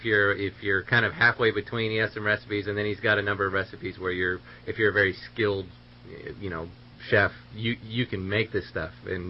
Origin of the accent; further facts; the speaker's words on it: California, United States; But anyway, my background is I grew up in Siskiyou County. I'm a local kid, and my whole family more or less was from here.